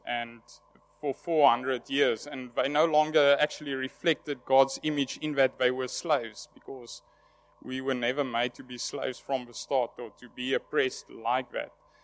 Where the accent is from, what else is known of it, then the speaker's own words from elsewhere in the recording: Cape Town, Western Cape, South Africa; I'm from Cape Town, Shofar, Cape Town